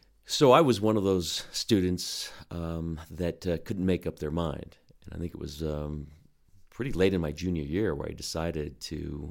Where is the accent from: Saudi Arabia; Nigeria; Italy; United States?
Saudi Arabia; I grew up in the Middle East, grew up in Saudi Arabia as a kid, so it was a very defining period.